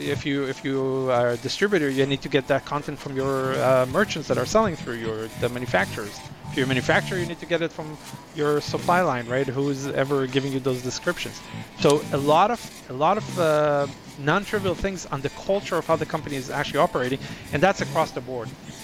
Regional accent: California, United States; I'm from California. Sorry, I might have some surfing analogies.

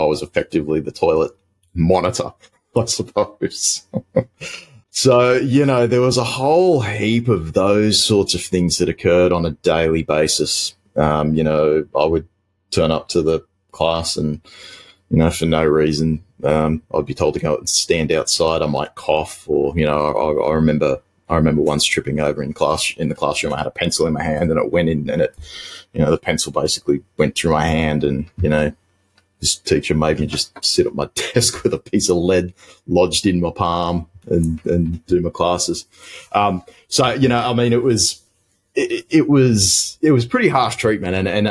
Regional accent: Bougainville, Papua New Guinea; I grew up in the Solomon Islands, which is sort of northeast of Australia near Papua New Guinea. So I was living on a small island called Bougainville Island

